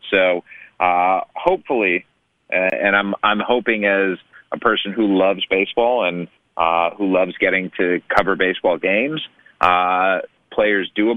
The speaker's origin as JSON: {"language": "English", "town": "Cleveland", "region": "Ohio", "country": "United States", "tie": "born or raised there", "said": "I grew up in Cleveland"}